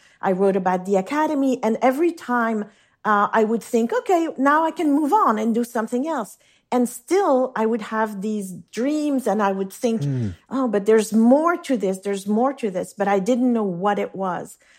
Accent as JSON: {"language": "English", "region": "Geneva", "country": "Switzerland", "tie": "born or raised there", "moved": "yes", "said": "the name of the house I grew up in on Lake Geneva."}